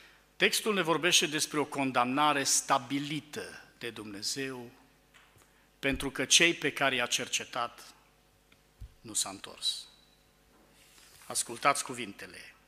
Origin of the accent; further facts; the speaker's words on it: Romania; Așa cum noi suntem români astăzi, așa s-a întâmplat cu ei.